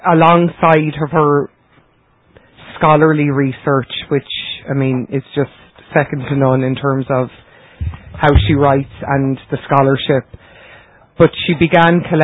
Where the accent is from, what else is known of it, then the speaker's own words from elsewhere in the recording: Ireland; We kind of take it for granted when we're from Ireland and when we're of Irish descent because you grow up with it.